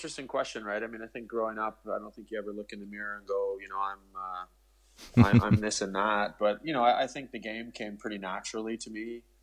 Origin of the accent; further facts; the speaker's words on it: Canada; my parents were both Italian immigrants to Canada, so I'm, you know, first generation Canadian.